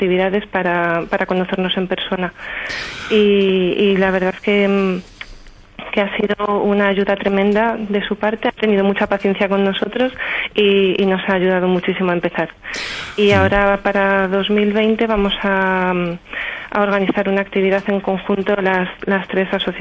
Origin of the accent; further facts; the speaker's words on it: Salamanca, Castile and León, Spain; Yo soy de Salamanca y el invierno de Salamanca no tiene mucho que envidiar al invierno noruego.